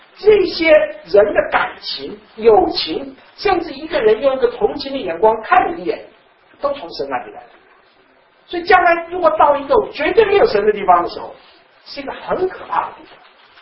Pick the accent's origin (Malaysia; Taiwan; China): China; 我们中国人对上帝的观对地狱的观念